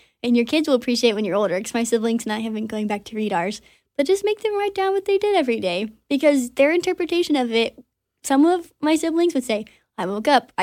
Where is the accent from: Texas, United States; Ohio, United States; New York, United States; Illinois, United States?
Texas, United States; we had an alligator farm. That's part of growing up in Texas.